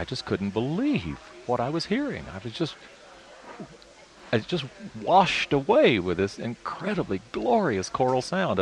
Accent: Uvalde, Texas, United States; Yes. Believe it or not, I grew up in Uvalde, Texas, west of San Antonio.

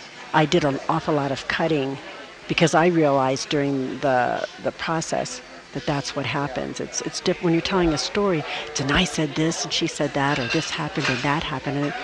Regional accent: New Jersey, United States; I'm from South Jersey.

